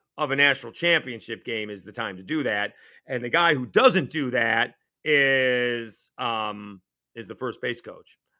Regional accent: Syracuse, New York, United States; I didn't go to Syracuse. I'm from Syracuse. But I did not go to Syracuse.

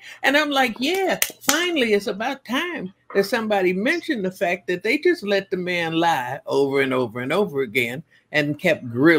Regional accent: Chicago, Illinois, United States; I'm from Chicago. If we hear gunshots, if we hear a car back up, if we hear anything, a balloon pop that sounds like a pop, we do not stand around and wait to see what happened.

